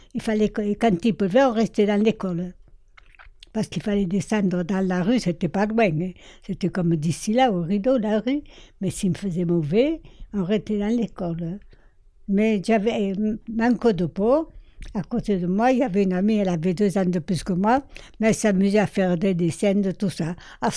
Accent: France; born there; parce que je suis née à Pesanne-les-Mines. Et pour l'école, ça faisait trop loin.

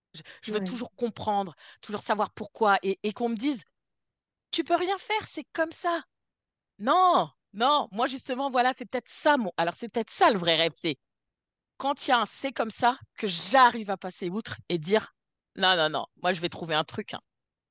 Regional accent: Brittany, France; Je suis bretonne, donc je comprends bien.

